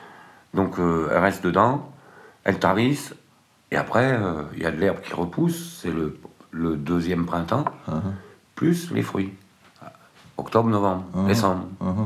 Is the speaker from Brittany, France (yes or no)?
no; Normandy, France; born there; quand j'étais petit, je suis né en Normandie